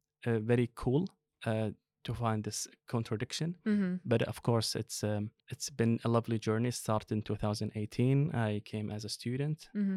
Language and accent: English; Eastern Province, Saudi Arabia; now in Sweden; So I'm from Saudi Arabia, and coming to Sweden, it's not really common. That's why people always say that it's rare to find a Saudi person. I'm from the East Coast